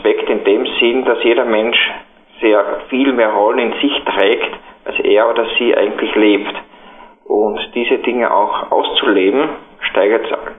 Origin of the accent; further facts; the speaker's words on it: Salzburg, Austria; moved away as an adult; now in Graz, Austria; Ich lebe in Graz, ursprünglich komme ich aus Salzburg, bin in Graz seit ungefähr doch schon 13 Jahren zum Studieren daher gekommen